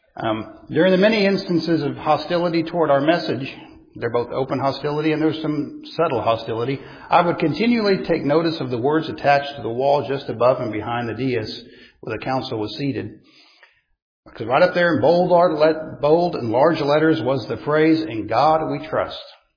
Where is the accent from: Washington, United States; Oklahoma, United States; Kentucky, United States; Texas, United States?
Oklahoma, United States; Norman; I'm from Norman, Oklahoma.